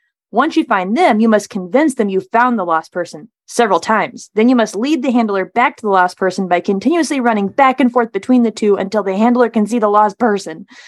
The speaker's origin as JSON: {"language": "English", "region": "Missouri", "country": "United States", "said": "And see, I have to come from a different angle. I'm from Missouri."}